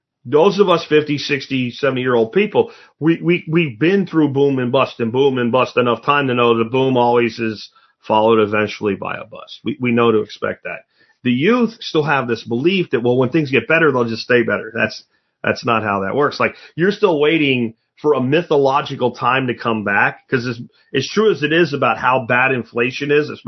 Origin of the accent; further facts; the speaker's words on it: Pennsylvania, United States; But like when I grew up in Pennsylvania, and we could just go into the public woods and shoot a deer.